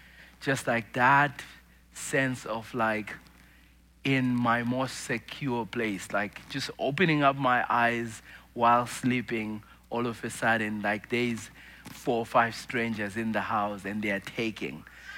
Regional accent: Zimbabwe; I grew up in Zimbabwe

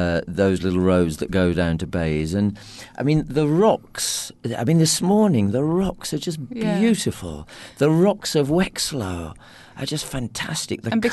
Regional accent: England, United Kingdom; It's fantastic for me as English, given that my education about Irish history was so, from an English point of view

